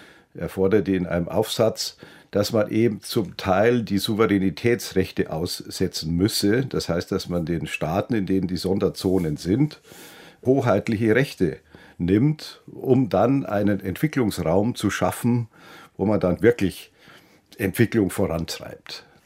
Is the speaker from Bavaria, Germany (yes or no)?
yes; Bavaria, Germany; Wobei ich dazu sagen muss, in meiner Heimat Bayern würden die Leute sagen, na wieso, das haben wir schon immer gesagt.